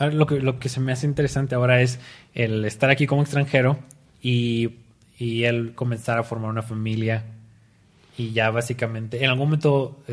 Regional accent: Mexico; now in United States; soy mexicano.

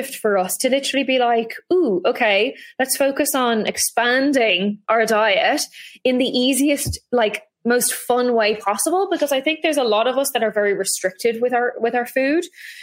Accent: Ireland; I grew up in Ireland.

